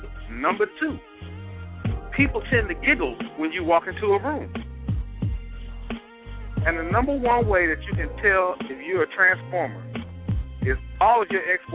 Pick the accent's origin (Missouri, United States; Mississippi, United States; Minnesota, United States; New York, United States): Mississippi, United States; Hell, I grew up in Mississippi.